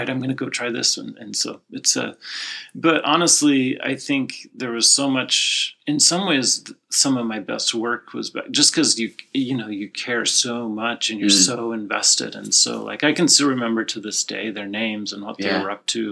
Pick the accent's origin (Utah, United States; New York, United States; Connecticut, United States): Utah, United States; I'm not from California. Yeah, wife is. I'm from Utah.